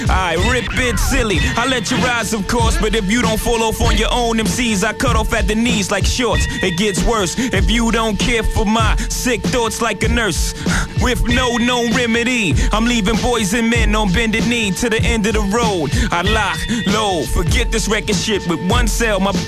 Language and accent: English; Brooklyn, New York, United States; I'm originally from Brooklyn, you know?